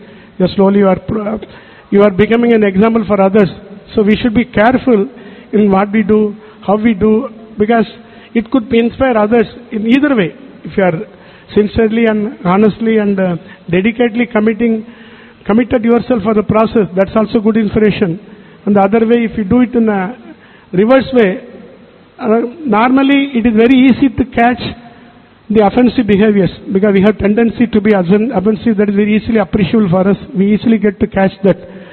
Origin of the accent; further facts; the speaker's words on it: South India, India; I am from South India. I put dhoti like a typical South Indian, like lungi, people call it lungi.